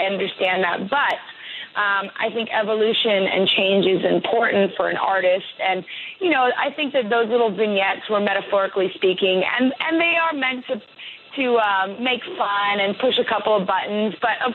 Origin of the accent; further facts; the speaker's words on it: Santa Barbara, California, United States; And then I made a lot of records here in my hometown of Santa Barbara, which is kind of like a very natural, organic type of place.